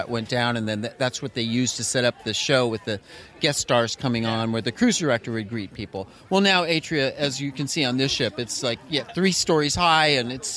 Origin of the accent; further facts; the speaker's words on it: Los Angeles, California, United States; Yeah, well, for me, I grew up in Los Angeles